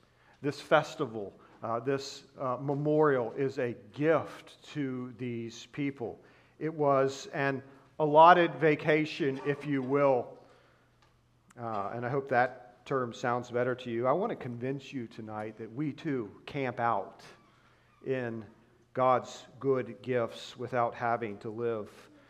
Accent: Denver, North Carolina, United States; In the town that I grew up in Denver, North Carolina, they had this thing called Rock Springs Campground.

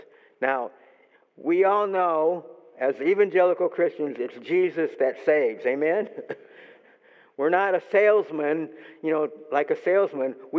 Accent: Texas, United States; We're from Texas, and there's a lot of mesquite there.

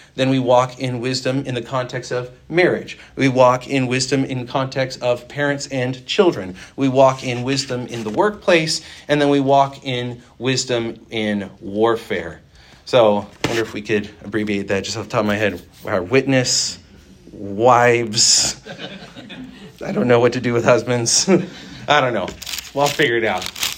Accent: California, United States; I grew up on John MacArthur sermons and VeggieTales, so I had the whole spectrum, you know, the theological deep end and then the theological kiddie pool. But that was my background. So suburban California

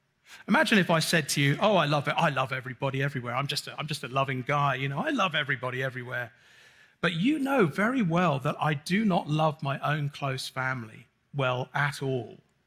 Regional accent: United Kingdom; I'm not only am I an introvert, I'm British.

